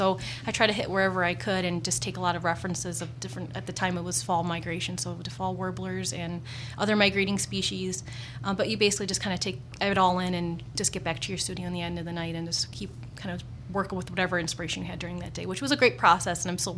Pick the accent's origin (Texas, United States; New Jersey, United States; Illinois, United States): Illinois, United States; I grew up in the Chicago, suburbs of Chicago, so I did a lot of work in the Chicago area